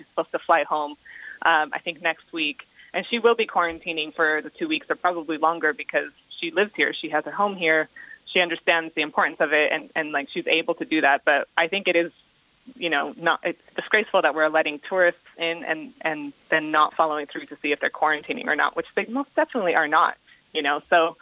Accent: United States; for being American

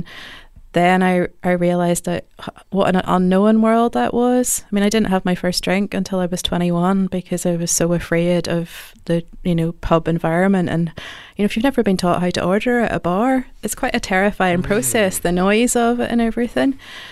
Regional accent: Ballymena, Northern Ireland, United Kingdom; I grew up in Ballymena in the 1980s, and that was Paisley's site and a real kind of Paisley stronghold.

